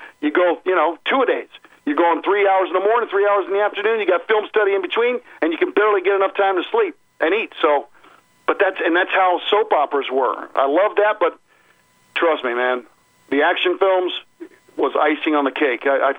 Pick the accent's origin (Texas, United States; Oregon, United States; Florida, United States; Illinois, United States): Florida, United States; Seminole; playing in Tampa Stadium in my hometown, being That's from Seminole, you know, I just loved it